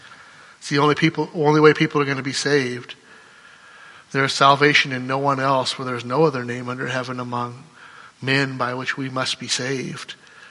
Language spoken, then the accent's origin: English; Iowa, United States; he's from Mexico, I'm from Iowa.